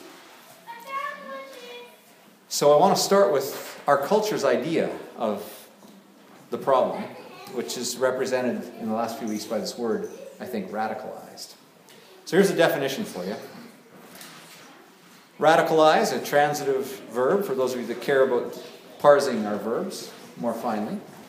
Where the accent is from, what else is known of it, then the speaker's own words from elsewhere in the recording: Canada; I personally, as a Canadian, I appreciate the sensitivity that drives this little tiptoeing act in our culture.